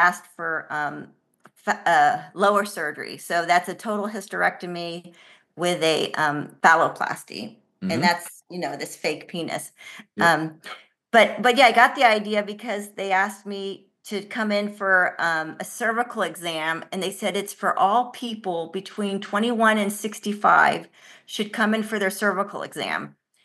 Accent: Mexico City, Mexico; English is a second language; I was sexually assaulted when I grew up in Mexico City on the buses in the metro.

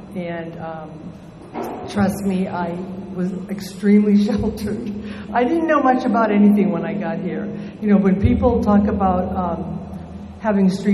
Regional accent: Boston, Massachusetts, United States; So I was born on the East Coast in New England, Massachusetts. I'm a little Bostonian girl. And I was raised in a very strict Italian Catholic family.

